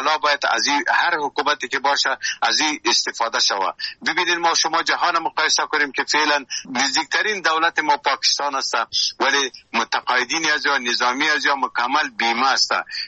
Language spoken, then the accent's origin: Persian; Jalalabad, Nangarhar, Afghanistan; فعلا از جلال آباد هستم